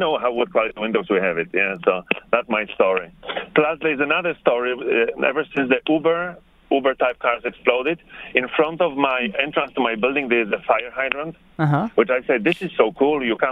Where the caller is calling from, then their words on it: New York City, New York, United States; I'm calling from East Village. Actually